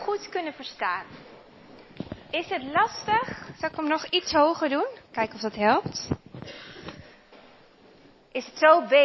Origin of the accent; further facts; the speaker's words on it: Hoogeveen, Drenthe, Netherlands; Ik kom zelf uit Hoogveen.